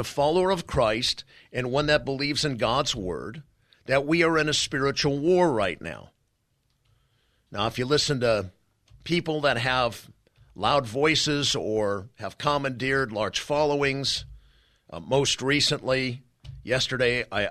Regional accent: United States; as a citizen of the United States, as an American who loves this country

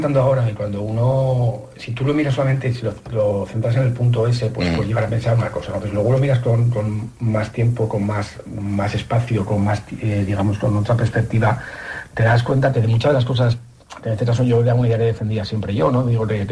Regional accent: Aragon, Spain; yo soy aragonés y vivo en Aragón

